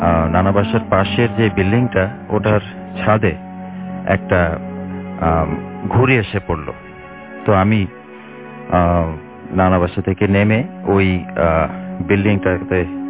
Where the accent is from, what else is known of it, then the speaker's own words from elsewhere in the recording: Tejgaon, Dhaka Division, Bangladesh; তেজগাঁ থেকে।